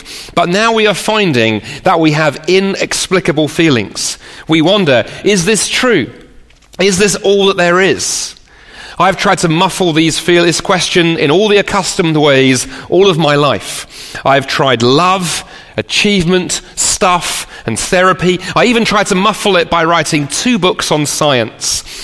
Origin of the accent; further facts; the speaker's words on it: London, United Kingdom; now in Toronto, Canada; I grew up in the UK. I grew up in London and lived there most of my life, but also spent 6 years living here in Toronto.